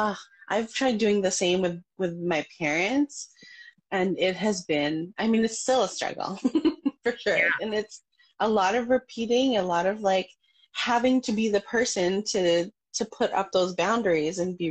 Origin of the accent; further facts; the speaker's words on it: Philippines; Personally, for me, a lot of the body confidence stuff got really wrapped up in my culture. I'm Filipina